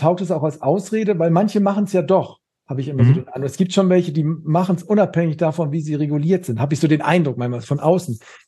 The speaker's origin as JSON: {"language": "German", "region": "Schleswig-Holstein", "country": "Germany", "said": "ich komme aus Schleswig-Holstein"}